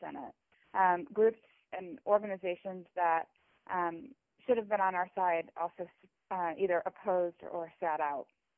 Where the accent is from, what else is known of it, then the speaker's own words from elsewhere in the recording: Michigan, United States; now in San Diego, United States; I was living in San Diego at the time, move back to my home state, and start a ballot initiative to amend the Michigan Constitution.